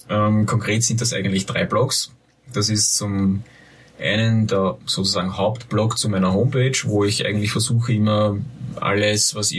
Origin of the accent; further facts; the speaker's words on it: Austria; Da dürfte offensichtlich auch bei uns in Österreich irgendwie die rechtliche Situation ein bisschen anders sein.